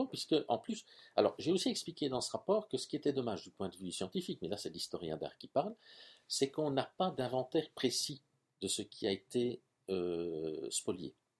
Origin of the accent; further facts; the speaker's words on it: Belgium; Mais chez nous, en Belgique